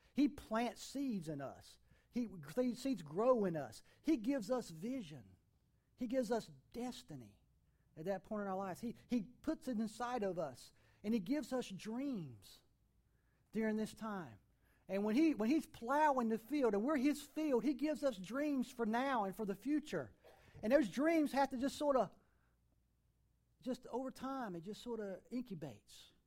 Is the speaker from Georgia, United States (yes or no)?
no; North Carolina, United States; I grew up in Eastern North Carolina.